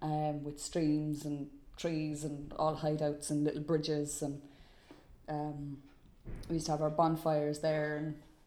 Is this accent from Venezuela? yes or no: no; Blackpool, North West England, United Kingdom; I grew up on the Commons Road in Blackpool, and it was a great place to grow up.